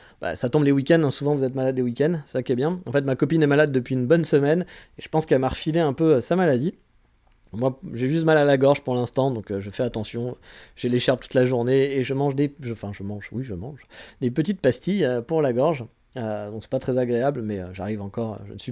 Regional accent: France

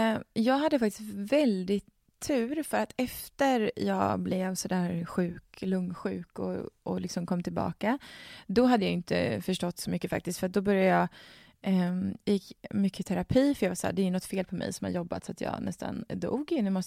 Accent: Dalarna County, Sweden; i Dalarna där jag är ifrån

